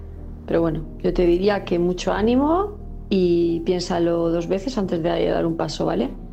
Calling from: Palma de Mallorca, Balearic Islands, Spain; de Palma de Mallorca

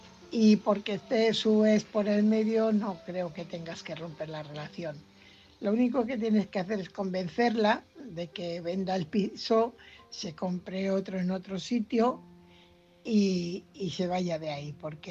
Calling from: Fuenlabrada, Community of Madrid, Spain; corresponsal de Fuenlabrada.

